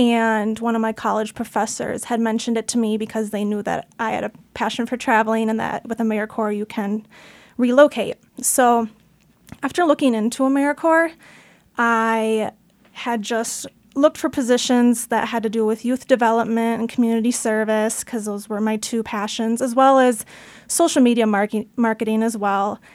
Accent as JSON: {"language": "English", "region": "Minnesota", "country": "United States", "said": "Yeah, I'm from Minnesota."}